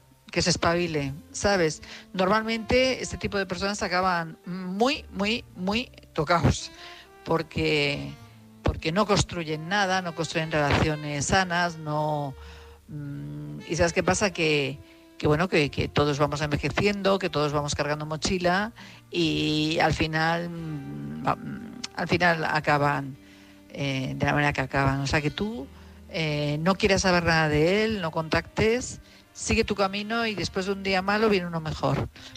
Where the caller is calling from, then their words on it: Madrid, Community of Madrid, Spain; de Madrid